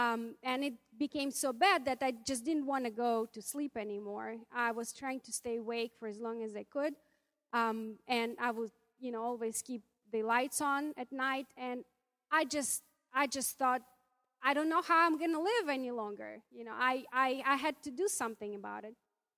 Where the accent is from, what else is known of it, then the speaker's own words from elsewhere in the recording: Ukraine; I grew up in Soviet Russia, or Soviet Union, in Ukraine.